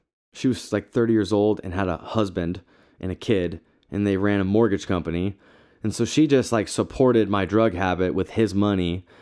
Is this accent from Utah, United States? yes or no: yes; Salt Lake City, Utah, United States; And I'm like, I'm from Salt Lake City.